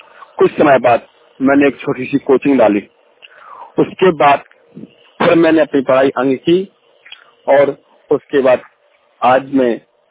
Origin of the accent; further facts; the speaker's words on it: Karera, Madhya Pradesh, India; मैं माउनखुर से हूँ, तहसील करेरा, जिला शिवपुरी।